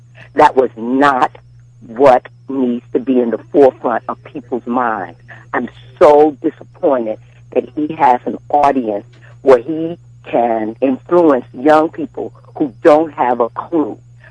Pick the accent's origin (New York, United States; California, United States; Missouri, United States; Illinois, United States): Missouri, United States; St. Louis; and I'm calling from Maryland. And I am in St. Louisan, and I want to give a shout out to my homies there for setting it off.